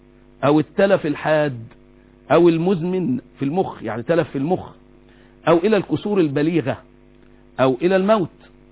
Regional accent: Egypt; ممكن يكون ليس هذا عندنا في مصر أو ليس بارزا في مصر

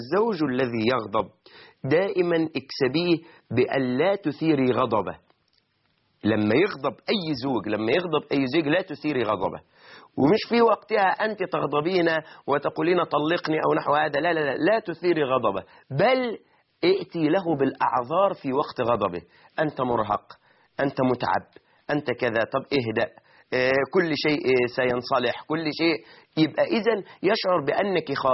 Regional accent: Egypt; هو ده في أعرافنا كمصريين

